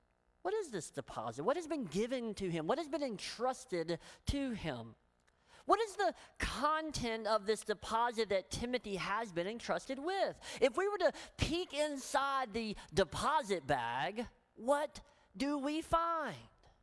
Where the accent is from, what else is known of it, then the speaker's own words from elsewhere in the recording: Tennessee, United States; I'm from Tennessee, so I do the best I can, okay?